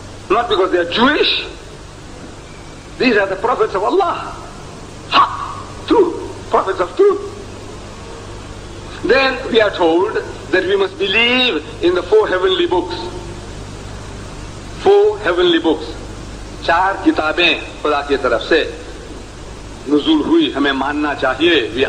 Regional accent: India; born there; moved away; I'm an Indian, you know that? I was born in India. In my country, I'm more Indian than most of the other Indians because I was born in India.

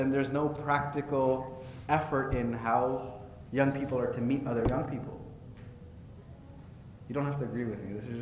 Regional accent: Fiji; And I'm from Fiji, so.

